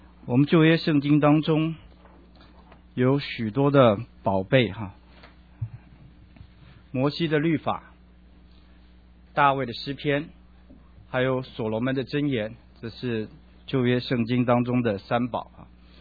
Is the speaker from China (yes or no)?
yes; China; 这个话我们中国人也有说啊